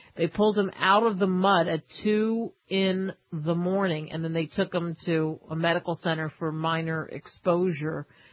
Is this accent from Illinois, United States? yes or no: no; New Jersey, United States; it's not too far, didn't happen too far from where I grew up in New Jersey.